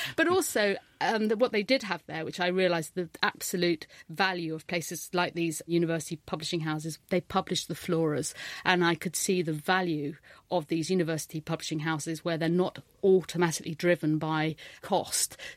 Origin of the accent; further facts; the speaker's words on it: London, United Kingdom; given that I grew up in London.